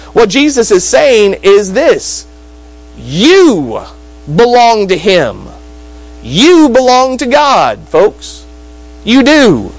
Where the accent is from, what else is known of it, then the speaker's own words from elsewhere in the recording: Kentucky, United States; I'm from Kentucky, by the way.